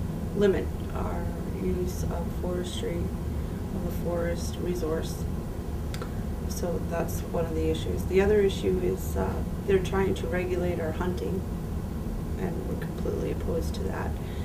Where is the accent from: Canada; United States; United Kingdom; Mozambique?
Canada; New Brunswick; I'm from the Tobit First Nation, located in the northwest part of New Brunswick.